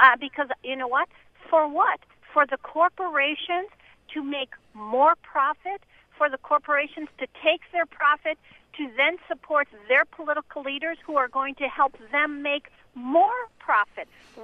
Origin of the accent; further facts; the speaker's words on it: United States; I'm an American taxpayer out here, and that's what I see.